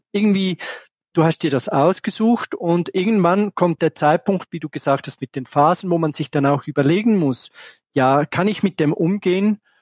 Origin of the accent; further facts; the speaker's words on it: Switzerland; wir als Schweizer, wo gerne Käse essen.